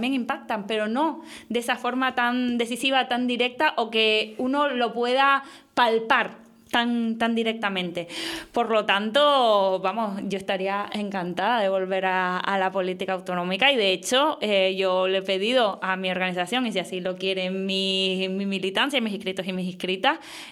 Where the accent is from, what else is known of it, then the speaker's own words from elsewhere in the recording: Canary Islands, Spain; porque nosotros no somos Cabo Verde. No, y cuando la gente nos mira desde fuera, tiene que saber que Canarias es mucho más. Y es mucho más que sol y playa